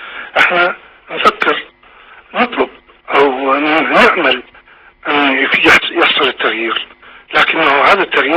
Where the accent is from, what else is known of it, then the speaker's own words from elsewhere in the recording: Iraq; moved away; توجد أن كعراقيين نص في القلب وفي الفم أنه هذا العراق